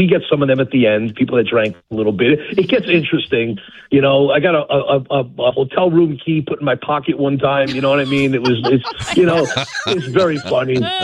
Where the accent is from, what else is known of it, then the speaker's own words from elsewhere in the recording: New York, United States; I am from New York, so I have a little bit of the same accent that he has.